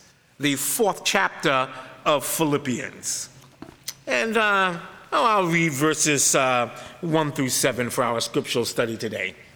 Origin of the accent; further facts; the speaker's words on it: Brooklyn, New York, United States; I'm from Brooklyn, New York. I grew up in the Crown section of Brooklyn, New York, amongst a lot of Hasidic Jews